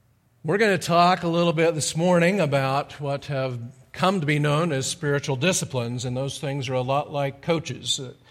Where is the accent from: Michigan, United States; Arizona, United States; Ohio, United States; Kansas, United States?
Kansas, United States; and I thought that since I was from Kansas, that should be my team.